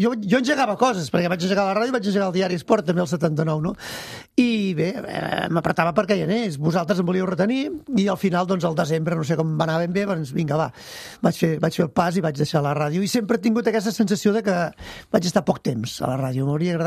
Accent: L'Ametlla de Merola, Catalonia, Spain; I les meves germanes ja havien nascut a Vidrà, jo no. Jo ja vaig néixer a l'Ametlla de Merola, a la Berguedà.

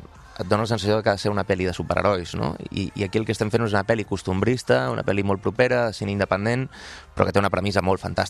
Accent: Manresa, Catalonia, Spain; Pensa que quan jo era petit, a Manresa tenim un dels teatres més importants de Catalunya

